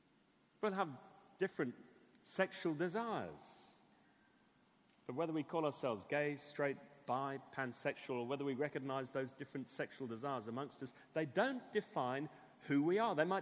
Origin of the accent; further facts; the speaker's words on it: England, United Kingdom; So that's why I'm not welcoming all the people who come from other countries into England, because I'm English.